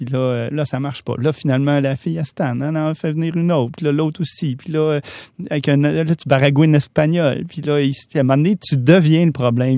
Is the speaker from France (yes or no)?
no; Canada; Puis quand on dit qu'on est des Canadiens, tout de suite le sourire, puis ça change.